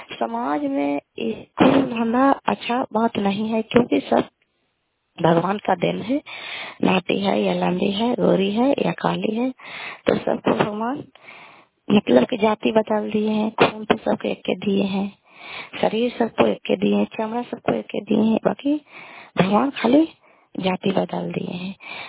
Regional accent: Kalyanpur, Bihar, India; घर कल्याणपुर वाली बेलछी पंचायत प्रखंड चाली जिला नालंदा का निवासी हूँ।

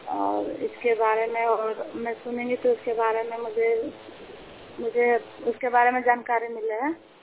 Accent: Udaipur, India; मैं उदयपुर के रहने वाले हूँ

